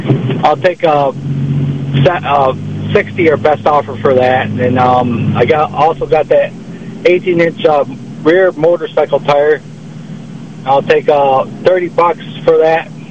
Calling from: Dalton, New York, United States; Dalton, New York.

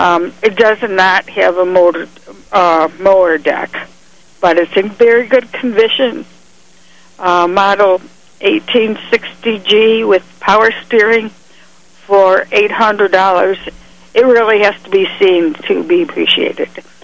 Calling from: Attica, New York, United States

